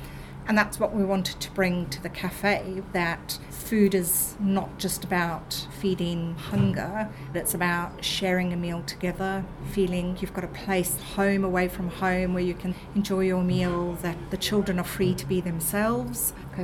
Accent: South Africa; also born or lived in Zimbabwe; I was born in Rhodesia, grew up in South Africa.

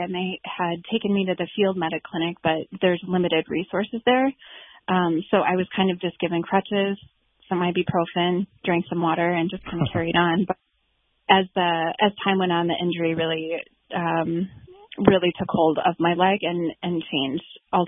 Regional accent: Wisconsin, United States; So I'm from Wisconsin, so this is all really quite new to me as well

